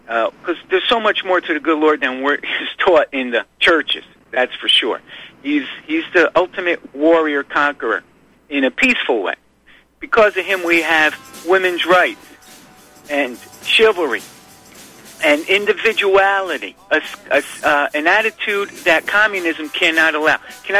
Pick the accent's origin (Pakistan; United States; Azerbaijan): United States; New York; And so I'm a New Yorker.